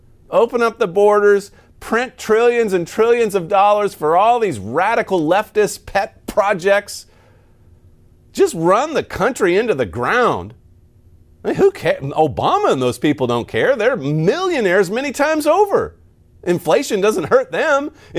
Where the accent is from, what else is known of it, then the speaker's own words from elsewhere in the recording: United States; As an American, I think you'd want to steer clear of Russia, Iran, Gaza.